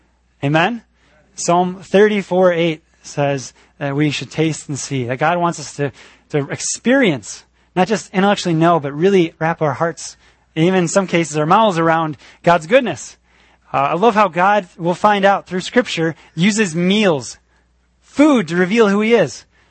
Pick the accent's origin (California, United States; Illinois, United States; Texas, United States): Illinois, United States; Growing up in the Lutheran Church, Missouri Synod, near Chicago, every month we sang the same hymns that taught for every communion.